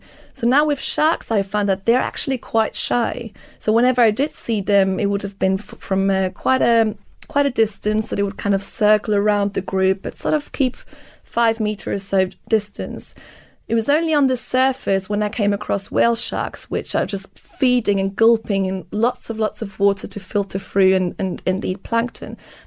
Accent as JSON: {"language": "English", "country": "Switzerland", "tie": "born or raised there", "said": "I grew up in Switzerland, so in a country that doesn't have any access to the ocean"}